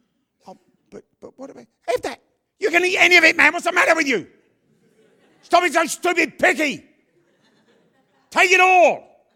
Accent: London, United Kingdom; I'm from London, England.

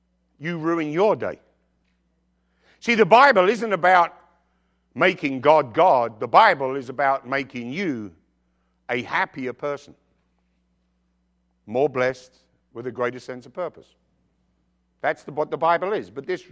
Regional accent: England, United Kingdom; Well, actually, I'm from England, and we don't play pool in England. We play snooker.

